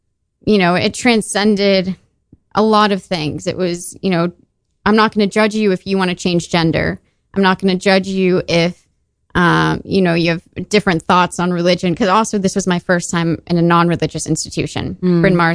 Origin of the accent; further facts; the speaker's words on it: Tokyo, Japan; I grew up in Tokyo, so I was surrounded